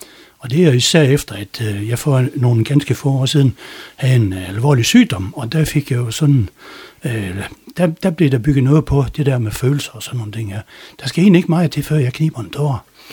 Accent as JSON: {"language": "Danish", "town": "Hørby", "region": "North Denmark Region", "country": "Denmark", "tie": "born or raised there", "also_born_or_lived": "Dors", "said": "Så de flyttede så til Hørby, og jeg fulgte med."}